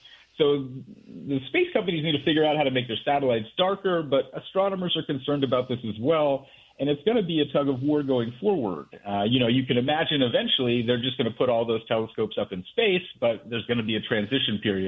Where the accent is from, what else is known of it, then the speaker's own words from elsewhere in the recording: New Hampshire, United States; like I grew up in New Hampshire. In Mount Washington is the tallest mountain on the East Coast